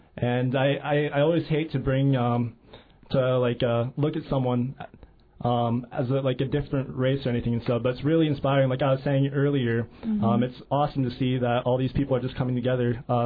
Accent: Alaska, United States; I was raised here in Southeast where Tsingit is one of the biggest tribes around here.

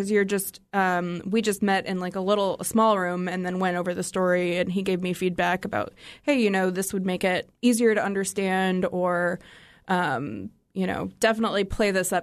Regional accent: Oregon, United States; And so I grew up in Central Oregon.

